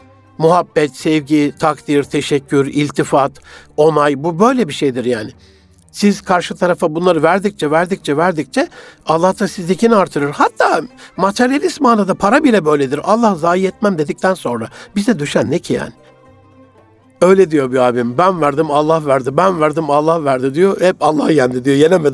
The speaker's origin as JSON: {"language": "Turkish", "region": "Gaziantep", "country": "Turkey", "said": "Ben daha böyle bir Antepli olarak o iştahla otururum o sofra yani."}